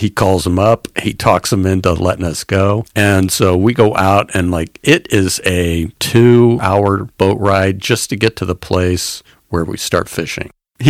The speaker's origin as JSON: {"language": "English", "region": "Indiana", "country": "United States", "said": "I'm from Indiana. We don't have an ocean here."}